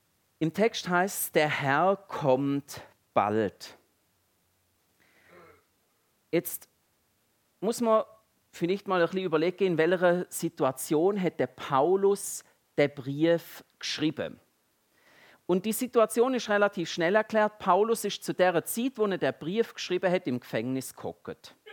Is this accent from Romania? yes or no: no; Switzerland; Bloß nicht übertun. Wir sind ja Schweizer und also sie nicht.